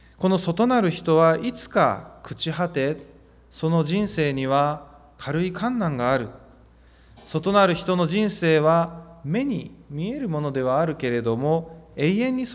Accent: Ijuin, Kagoshima, Japan; now in Itoshima, Japan; 私は昨年の4月に糸島に参りましたが、その前までは、私の出身であります鹿児島の伊集院というところで牧会をしておりました。

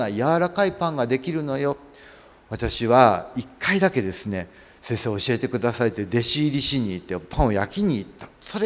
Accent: Kitakyushu, Fukuoka, Japan; born there; 北九州小倉生まれで、もし小倉にあの原爆がアメリカの予定通りに落とされていたならば、まあ私はおりませんですね。

